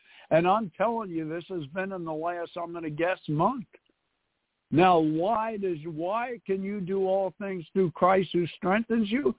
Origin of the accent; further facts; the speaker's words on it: New York City, New York, United States; I was raised in New York City, and you know, in New York City, in the housing projects, you don't have many.